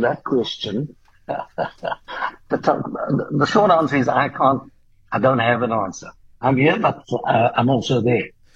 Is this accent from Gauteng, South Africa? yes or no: no; Cape Town, Western Cape, South Africa; born there; The first thing I do when I get to Cape Town and I get wheels, I go up to where I was born in Newlands